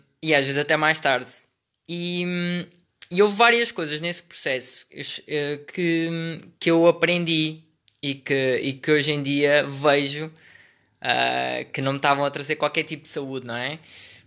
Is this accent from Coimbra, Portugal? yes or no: yes; Montemor-o-Velho, Coimbra, Portugal; Eu, desde muito cedo que cresci em Montemor-o-Velho